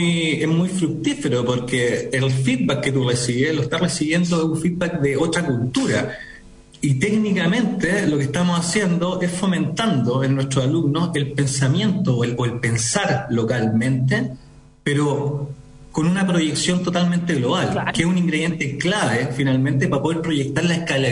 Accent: Chile

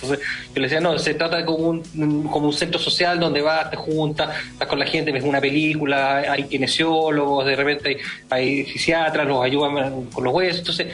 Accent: Colina, Santiago Metropolitan Region, Chile; Yo vengo de Colina, que Colina es bastante verde, es más agrícola

